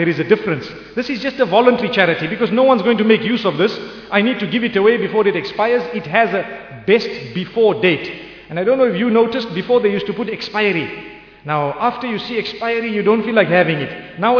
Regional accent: Zimbabwe; I know in my case, I come from Zimbabwe, where we deal in many currencies

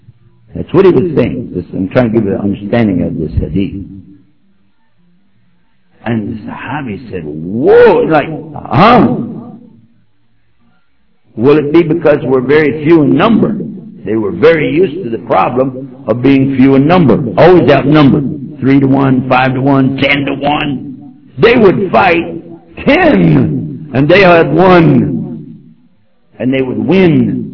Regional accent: Texas, United States; But I did see our president from my home state, Texas, the Honorable President Mr. Bush, the son of the other Bush.

